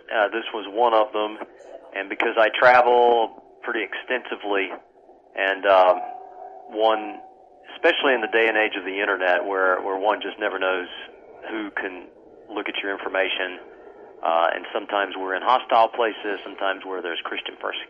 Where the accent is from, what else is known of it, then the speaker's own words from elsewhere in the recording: the South, United States; I came from the South in the United States and went to a secular college, a state college.